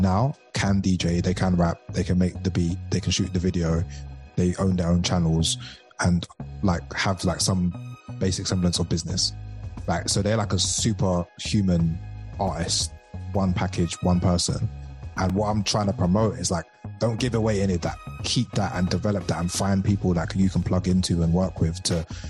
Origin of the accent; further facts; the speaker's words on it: London, United Kingdom; I'm from East London, and I grew up in like a kind of like Jamaican household. So my parents both from Jamaica